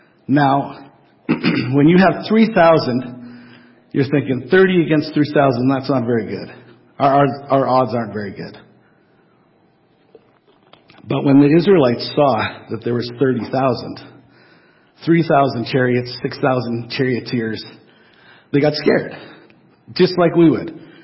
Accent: Saskatchewan, Canada; I'm from Saskatchewan.

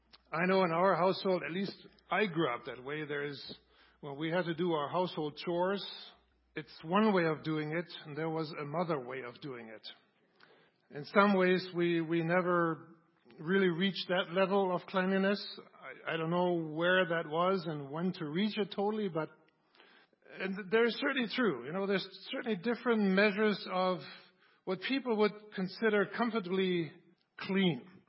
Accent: Germany; also born or lived in United States; now in Canada; We had the privilege of living in three countries. I grew up in Germany, we lived in the States, we lived in Canada.

